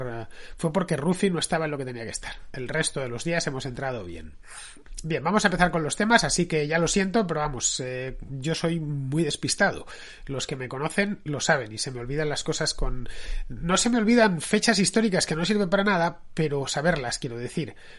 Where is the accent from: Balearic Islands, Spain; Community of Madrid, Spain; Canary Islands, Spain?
Community of Madrid, Spain; Madrid; No soy en eso, no soy un buen madrileño.